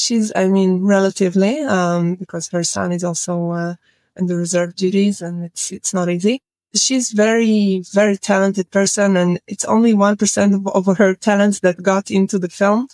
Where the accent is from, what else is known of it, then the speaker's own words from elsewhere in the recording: Tel Aviv, Tel Aviv District, Israel; English is a second language; I'm from Tel Aviv, from the big city.